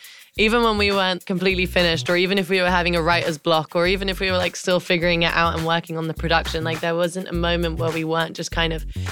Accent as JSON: {"language": "English", "country": "United Kingdom", "accent": "British", "said": "because I wanted to get my British accent out a bit more because a lot of the time when I sing, I guess people can't tell that I'm British."}